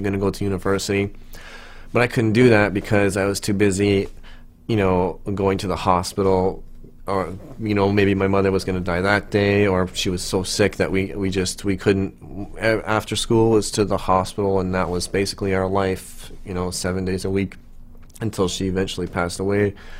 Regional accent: Toronto, Ontario, Canada; born there; I was born in Scarborough, East Toronto, and to a Roman Catholic father and a Presbyterian mother. My mother was like Scottish Canadian, and my father was Italian

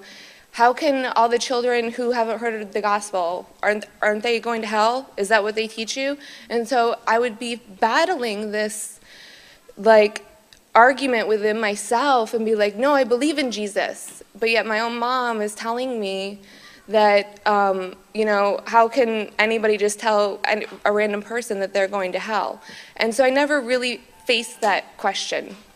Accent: Michigan, United States; I come from Michigan. I'm 31 years old, married, but I come from a Christian family, but like most of us, converts. My father's side is Catholic, and my mother's side is very conservative Christian

